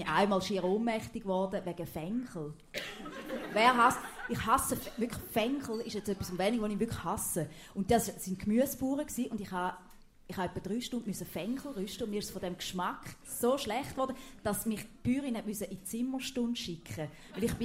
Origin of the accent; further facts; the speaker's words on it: Thurgau, Switzerland; Also ich bin relativ nahe an der Grenze aufgewachsen. Und Konstanz ist ja für uns Thurgauer also das Paradies.